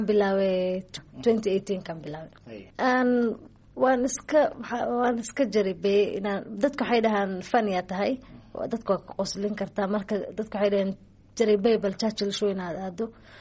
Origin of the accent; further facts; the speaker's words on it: Nairobi, Kenya; ana waxaan ku dhashay Nairobi aan ku dhashay Nairobi lagu kariyay